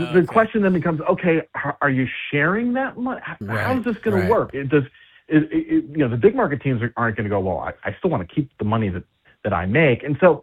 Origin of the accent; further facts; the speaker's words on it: New York, United States; You know, I grew up in New York, and I grew up not rooting for the Yankees